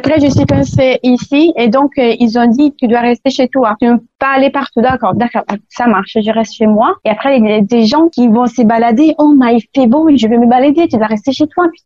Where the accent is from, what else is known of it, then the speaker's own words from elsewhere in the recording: Italy; French is a second language; Sauf que je suis italienne